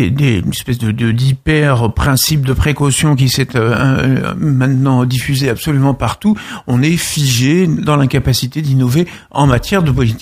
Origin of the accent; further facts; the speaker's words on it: France; finalement chez nous en France avec les citoyens